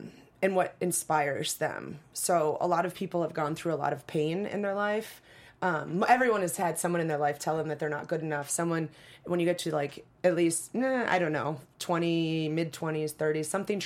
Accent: Wisconsin, United States; I'm from Wisconsin. I like cheese.

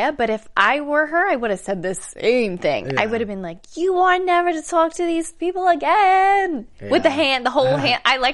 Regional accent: Philadelphia, Pennsylvania, United States; And B, I'm from Philadelphia. It's pretty close to New Jersey.

